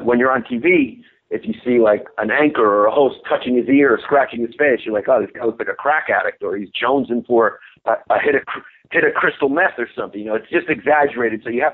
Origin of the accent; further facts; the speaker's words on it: New York City, New York, United States; I grew up in New York City, and you know, I dated a bunch of Puerto Rican girls and grew up around Latin culture in Brooklyn.